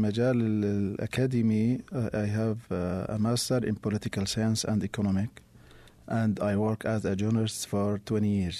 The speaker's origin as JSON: {"language": "English", "town": "Hama", "region": "Hama Governorate", "country": "Syria", "lives_now": "United States", "said": "I'm from Hama City in Syria, in the middle of Syria."}